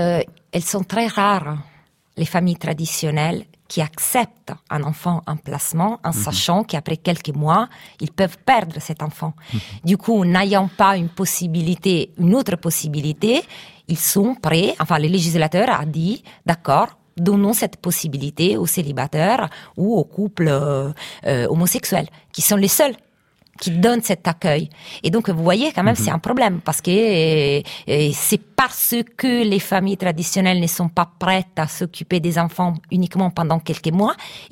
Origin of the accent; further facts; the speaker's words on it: Italy; accent: Italian; French is a second language; j'ai un accent italien, complètement italien.